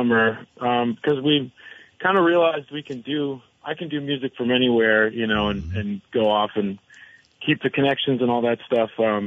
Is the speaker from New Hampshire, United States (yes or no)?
yes; New Hampshire, United States; I'm from New Hampshire, but I love Vermont.